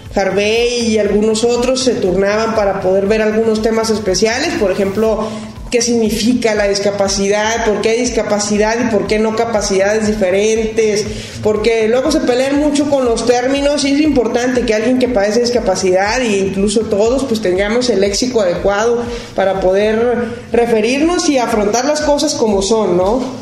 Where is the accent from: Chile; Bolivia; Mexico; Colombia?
Mexico; como mexicanos nos toca